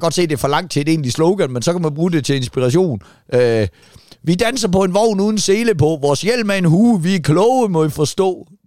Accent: Jutland, Denmark; Fordi at jeg er jo kommet fra Jylland af.

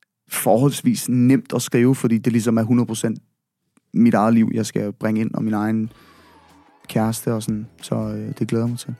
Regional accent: Roskilde, Zealand, Denmark; Og jeg er jo selv fra Roskilde, jo.

